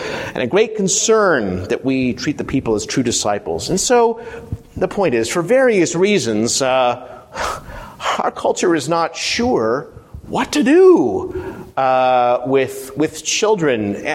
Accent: Miami, Florida, United States; sing at University Baptist Church in Miami as a very young child, a Southern Baptist church. And so we were raised to believe in the Lord.

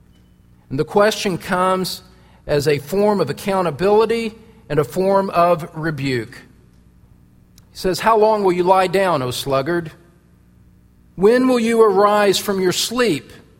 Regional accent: Midwest, United States; That's what we did growing up in the Midwest.

